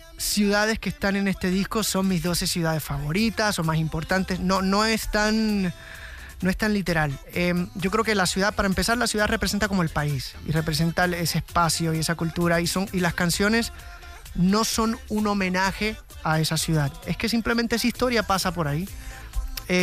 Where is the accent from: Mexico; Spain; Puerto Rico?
Puerto Rico; Es la primera vez que comienzo una gira fuera de mi tierra. Por tradición siempre empezaba en Puerto Rico